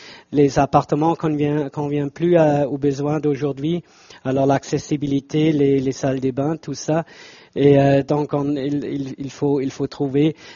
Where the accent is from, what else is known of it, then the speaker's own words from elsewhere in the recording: Stuttgart, Baden-Württemberg, Germany; French is a second language; à Stuttgart, on est sérieux, hein. On a une Mercedes et on est sérieux.